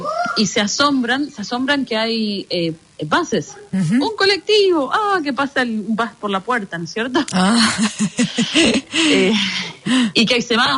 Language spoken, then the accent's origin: Spanish; Mar del Plata, Buenos Aires Province, Argentina; Porque yo soy de ahí, yo nací en Mar del Plata y es donde mis padres viven, en las afueras de la ciudad de Mar del Plata, en un lugar llamado Sierra de los Padres.